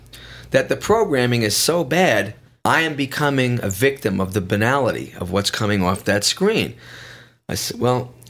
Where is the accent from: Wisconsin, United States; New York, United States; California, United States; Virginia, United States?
New York, United States; which I've been seeing happen for quite a long time because I'm from New York.